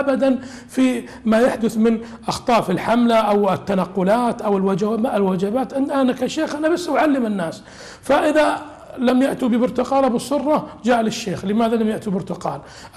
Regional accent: Saudi Arabia; ليالي المنطقة الجنوبية عندنا في المملكة العربية السعودية

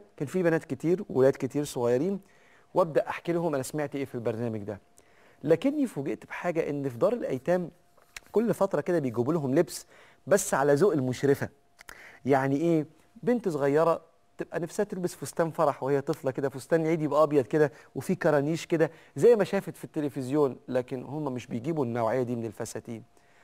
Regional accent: Egypt; لسه احنا في بلادنا مصر مش كل الإشارات فيها كاميرا

